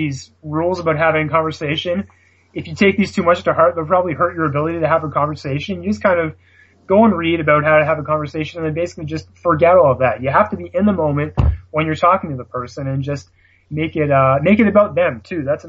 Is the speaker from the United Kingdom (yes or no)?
no; Canada; accent: Canadian; If you guys are going to make fun of my Canadian accent, then I'm hanging up.